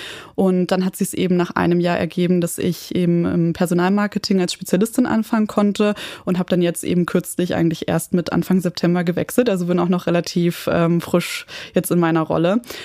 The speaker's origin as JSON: {"language": "German", "region": "Berlin", "country": "Germany", "tie": "born or raised there", "also_born_or_lived": "Passau", "moved": "as an adult", "said": "ich komme ursprünglich aus Berlin, bin da aufgewachsen und dann für mein Bachelorstudium nach Passau gezogen."}